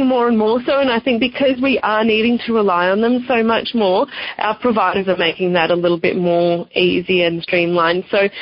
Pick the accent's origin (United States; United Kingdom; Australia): Australia; accent: Australian; as soon as I walked on board, everyone was like, oh, you sound Australian, where are you from, blah, blah, blah.